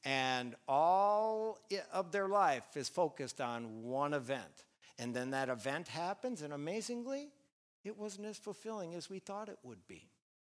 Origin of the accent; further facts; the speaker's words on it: Milwaukee, Wisconsin, United States; I grew up in Milwaukee. Well, just north of Milwaukee.